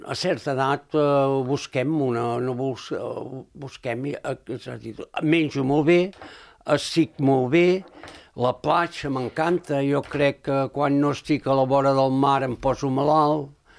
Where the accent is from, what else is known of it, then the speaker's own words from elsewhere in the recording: Barcelona, Catalonia, Spain; born there; now in Calella, Spain; He nascut a Barcelona, he viscut quasi sempre a ciutats grans, però a certa edat m'encanta Calella i em considero calellenc. Em considero calellenc de 24 anys, o 25, quasi bé 25, no arribo als 25.